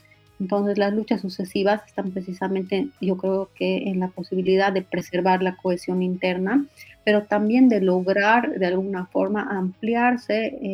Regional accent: Oruro, Bolivia; la orureñidad, yo también soy orureña

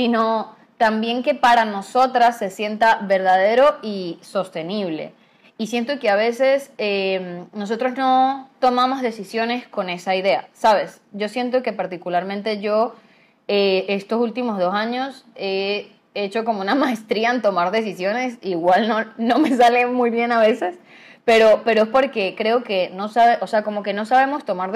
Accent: San Cristóbal, Táchira, Venezuela; now in Valencia, Venezuela; yo soy de San Cristóbal, Venezuela, y vivo en Valencia

